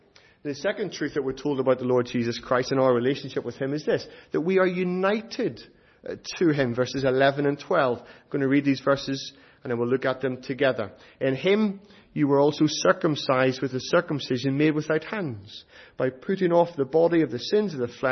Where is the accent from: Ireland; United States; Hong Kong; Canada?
Ireland; I'm from Ireland